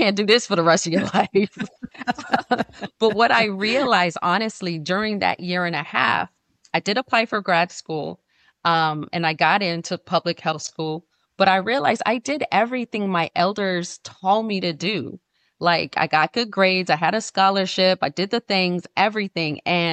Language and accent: English; New York, United States; I grew up in New York.